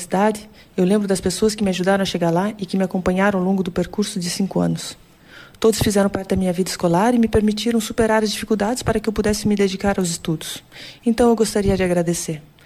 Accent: Curitiba, Paraná, Brazil; me formei em agronomia na UEL em 2007. Eu sou de Curitiba

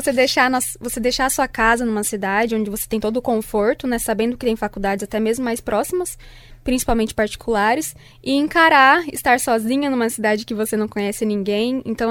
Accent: Presidente Venceslau, São Paulo, Brazil; moved away as an adult; now in Londrina, Brazil; eu tenho 22 anos e eu não sou de Londrina, sou de Presidente Venceslau, São Paulo.

